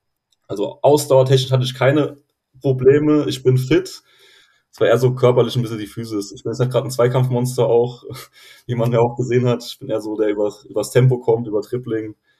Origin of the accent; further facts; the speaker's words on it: Worms, Rhineland-Palatinate, Germany; born there; now in Lampertheim, Germany; ich bin in Worms geboren, wohne in Lambertheim, ist nicht weit.